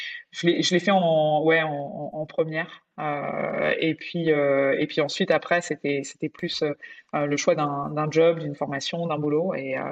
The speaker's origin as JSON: {"language": "French", "town": "Paris", "region": "Île-de-France", "country": "France", "said": "Moi, je suis parisienne, je suis fille de prof, deux profs d'anglais."}